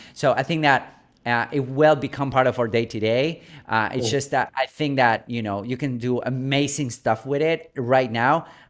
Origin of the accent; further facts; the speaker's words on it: Buenos Aires, Argentina; English is a second language; But I grew up in Buenos Aires, in Argentina, in South America, and we are really, really south.